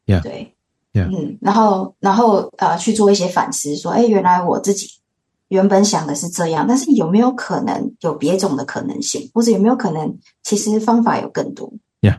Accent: Taiwan; 我是在华人的文化脉络上面长大的，毕竟在台湾土生土长，考试为主长大

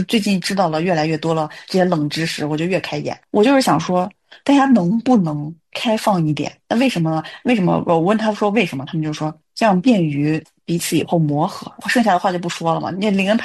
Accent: Shaanxi, China; accent: Shaanxi; 我们陕西话是毛皮邯郸丝

